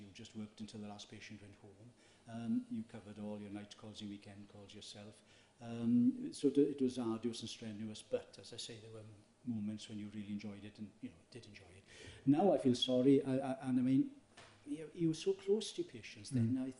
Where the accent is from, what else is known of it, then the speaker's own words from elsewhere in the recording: Llanelli, Wales, United Kingdom; Well, being I'm from Llanelli, I found out a lot of relatives I didn't know I had.